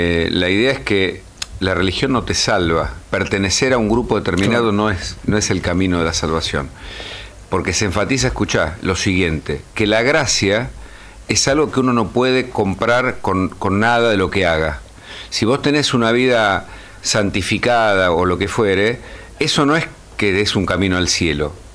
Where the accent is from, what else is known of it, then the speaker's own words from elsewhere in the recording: Santos Lugares, Buenos Aires Province, Argentina; pues somos de Santos Lugares. Y ahí nos criamos